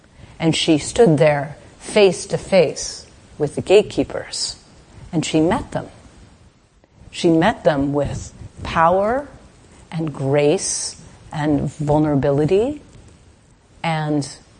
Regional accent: Mexico City, Mexico; also born or lived in Chicago, United States; Although I was raised in Mexico City and Chicago, I ended up living and working as a doctor in rural Mexico

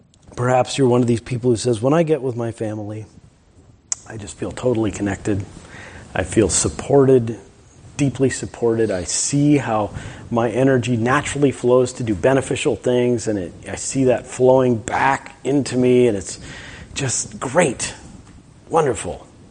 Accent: Minnesota, United States; being a Minnesotan, it is important generally to talk about

